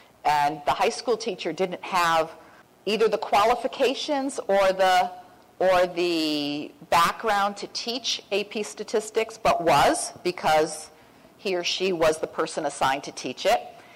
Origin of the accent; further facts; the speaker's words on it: Connecticut, United States; I grew up in Connecticut, which had an outstanding public school system.